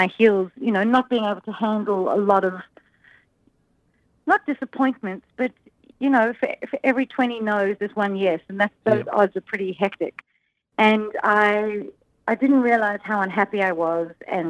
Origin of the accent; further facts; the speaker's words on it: South Africa; But, you know, I grew up in South Africa